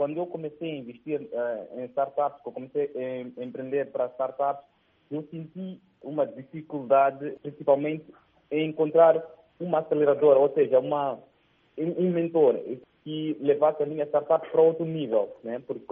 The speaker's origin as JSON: {"language": "Portuguese", "country": "Mozambique", "said": "E na África, eu sou de Moçambique, nesse caso"}